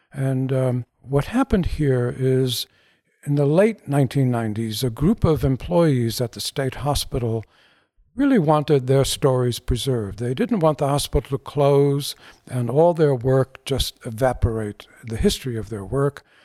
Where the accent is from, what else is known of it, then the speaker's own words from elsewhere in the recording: Bronx, New York, United States; I grew up in the Bronx, and my interest in photography really began when I was about 8 years old.